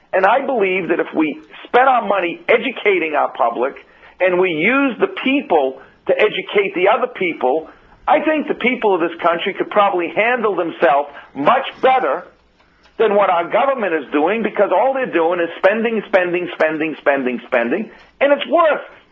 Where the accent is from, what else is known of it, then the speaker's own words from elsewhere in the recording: Revere, Massachusetts, United States; look, I grew up in Revere, Massachusetts. I grew up in the drug days.